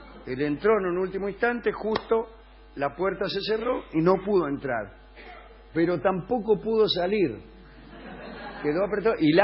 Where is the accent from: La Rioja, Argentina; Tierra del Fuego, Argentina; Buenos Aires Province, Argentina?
Buenos Aires Province, Argentina; Baigorrita; Yo soy de Baigorrita.